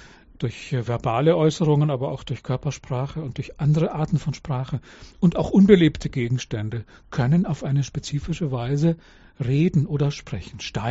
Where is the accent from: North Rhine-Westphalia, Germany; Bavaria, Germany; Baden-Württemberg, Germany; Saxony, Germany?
Bavaria, Germany; Regensburg; moved away; also born or lived in Berlin; Ich bin in Regensburg geboren, habe lange in Regensburg gelebt, bin Anfang der 90er Jahre von Regensburg aus, Klammer auf, endlich, Klammer zu, nach Berlin gegangen.